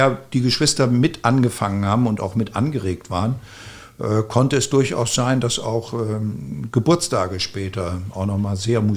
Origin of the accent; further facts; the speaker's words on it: West Germany, Germany; weil ich als Westdeutscher immer im kleinen Grenzverkehr nach Salzwedel gefahren bin